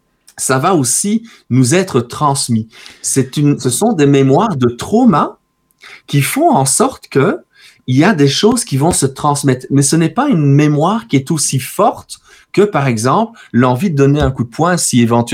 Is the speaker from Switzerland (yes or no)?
no; Liège, Wallonia, Belgium; Je suis originaire de Liège, qui est la première ville sur le chemin des Allemands quand ils ont décidé d'attaquer la France et l'Angleterre, aussi bien en 1914 qu'en 1940. Donc, ma ville natale